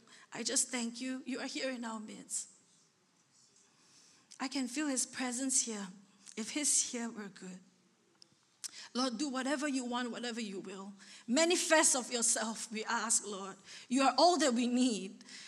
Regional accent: Singapore; I said, hey, I'm from Singapore. We plan things, you know?

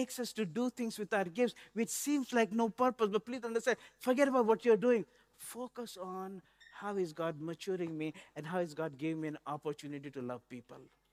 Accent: India; I come from India

